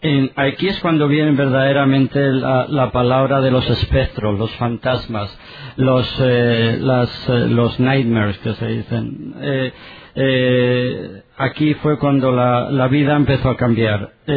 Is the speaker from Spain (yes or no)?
yes; Zaragoza, Aragon, Spain; born there; Yo nací en España, en Zaragoza